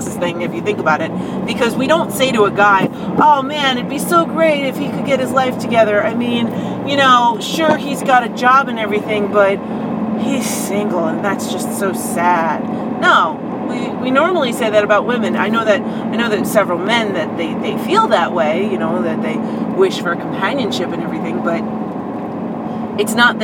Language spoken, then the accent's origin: English; New York, United States; whereas I grew up in New York, and that's a much larger community.